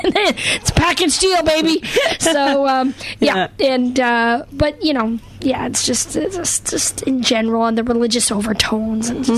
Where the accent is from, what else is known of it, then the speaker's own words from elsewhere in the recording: the Prairies, Canada; also born or lived in Los Angeles; now in North Carolina, United States; Yep, I grew up in Canada and in the middle of the country in the prairies, and then I moved out to Western Canada, and then I moved to Los Angeles in 1997.